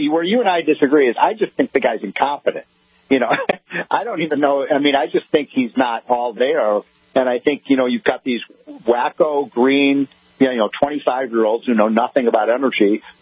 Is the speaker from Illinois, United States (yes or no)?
yes; Chicago, Illinois, United States; growing up in Chicago